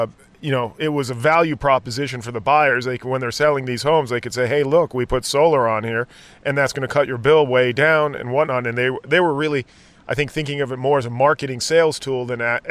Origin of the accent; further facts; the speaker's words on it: Los Angeles, California, United States; I'm from Los Angeles, California.